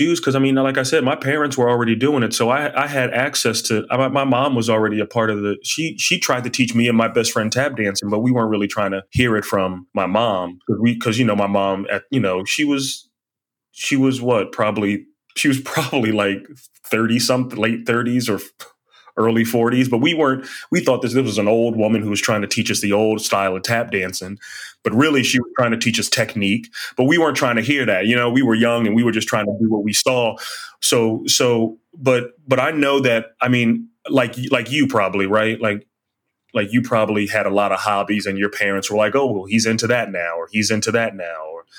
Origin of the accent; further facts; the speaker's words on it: Philadelphia, Pennsylvania, United States; I'm from Philly.